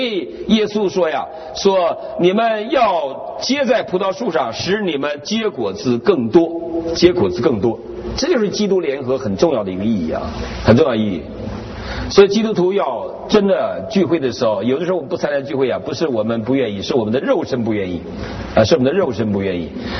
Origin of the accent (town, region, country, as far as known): Northeast China, China